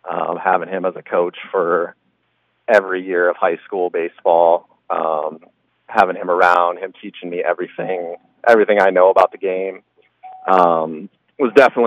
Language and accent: English; Remsen, Iowa, United States; having a faith background with growing up in Remsen